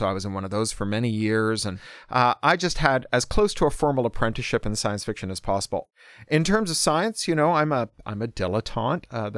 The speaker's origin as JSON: {"language": "English", "town": "Toronto", "region": "Ontario", "country": "Canada", "tie": "born or raised there", "said": "I grew up specifically in Toronto in the 1980s"}